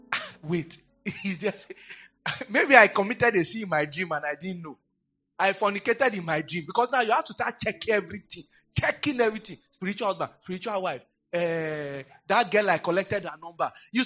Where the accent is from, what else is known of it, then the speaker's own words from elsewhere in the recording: Benue, Nigeria; Yeah, say, you will know that I'm from Idoma. You will know. I will tell you. See, Idoma people, eh?